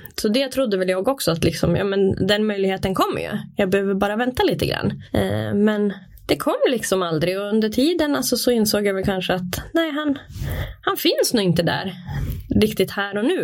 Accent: Brunflo, Jämtland County, Sweden; Jag är född och uppvuxen i Brunflo. Bott där i hela mitt liv. När jag flyttade hemifrån så flyttade jag till Brunflo.

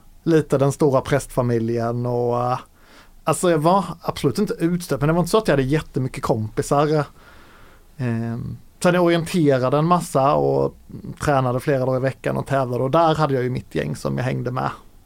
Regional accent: Småland, Sweden; Jag är född och uppväxt i Småland. Stor familj, 5 syskon.

